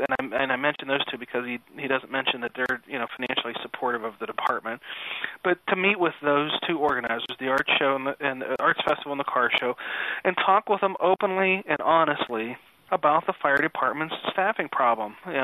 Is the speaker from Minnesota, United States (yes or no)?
yes; Minnesota, United States; I'm from Minnesota, and I do some fishing